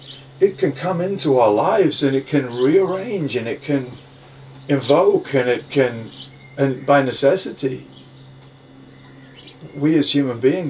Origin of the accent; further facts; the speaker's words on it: New Zealand; because I'm coming from Aotearoa and I've got this leaning towards stories